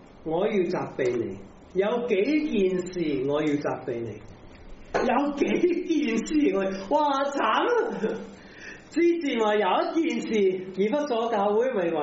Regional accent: Macau; 所以我哋澳門人一樣同別家摩嘅教會受某啲壓力啦

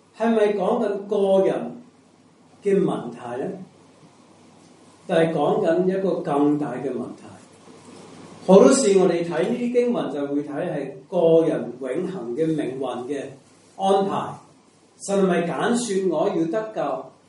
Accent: Macau; born there; 点解我澳门出世唔系香港出世？

